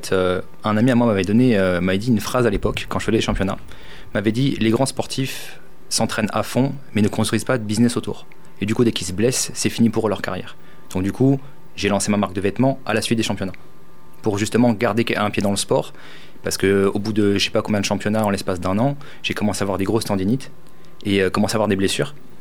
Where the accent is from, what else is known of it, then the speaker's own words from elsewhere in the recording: Figeac, Occitanie, France; Je viens de Figeac, 10 000 habitants, je pensais pas que ça pouvait faire ce genre de choses.